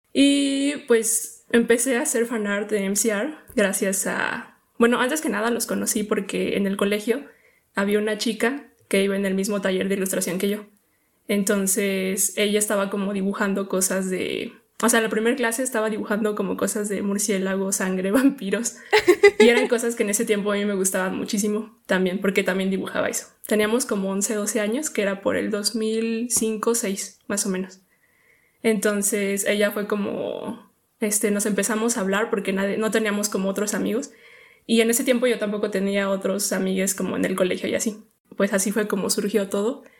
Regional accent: Mexico; soy de México.

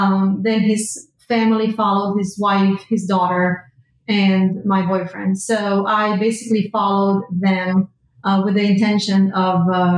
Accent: Bistrița, Bistrița-Năsăud, Romania; English is a second language; now in Hollywood, United States; So I am 46 years old. I am originally from Romania, Bistrița, județul Bistrița Năsăud. We live in South Florida in the Hollywood area. And we came to the States in 92, 93, actually January of 93.

